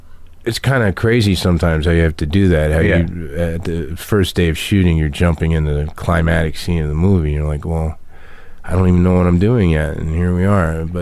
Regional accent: Lexington, Kentucky, United States; born there; I was born in Lexington, Kentucky

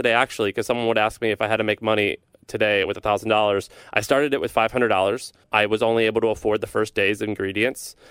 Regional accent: St. Louis, Missouri, United States; So I'm from Missouri. I'm from St. Louis, Missouri. A lot of people think I grew up as a hick. I kind of did, but I grew up in a city.

